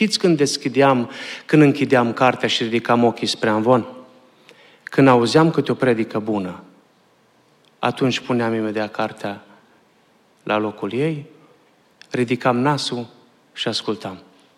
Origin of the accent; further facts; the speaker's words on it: Arad, Arad County, Romania; Eu din România sunt din Arad și am crescut la Biserica din Nicalaca, fratele Borlovan. Păstorea atunci biserica când m-am născut.